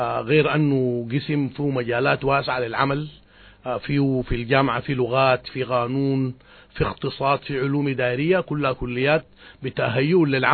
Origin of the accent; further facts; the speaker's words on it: River Nile, Sudan; من مواليد غرية السلمة، ريفي جنوب بربر.